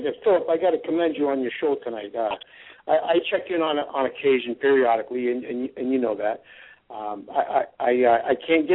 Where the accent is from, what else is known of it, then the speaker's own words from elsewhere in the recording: United States; that's an outspoken American. And I got that right because of people that they've given me that right as an American.